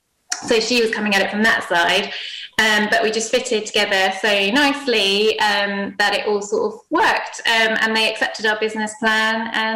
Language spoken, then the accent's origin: English; Wales, United Kingdom; So I'm originally from Wales, but I had been living in London.